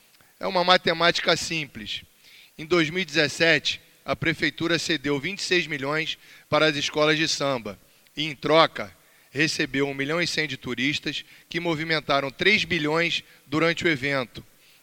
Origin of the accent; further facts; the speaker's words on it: Rio de Janeiro, Brazil; Sou nascido e criado em Vila Isabel, um dos berços do samba carioca.